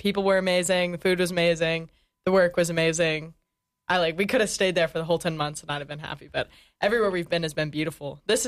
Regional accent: North Carolina, United States; Well, again, I'm from North Carolina, coming straight out of high school, 19. I really haven't been much out of North Carolina

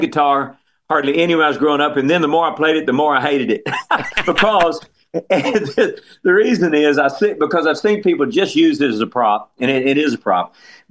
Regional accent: Texas, United States; But I think the reason they're putting me in is hopefully I'm born and raised in Texas. And you know the old saying, you can tell a Texan, you just can't tell them much.

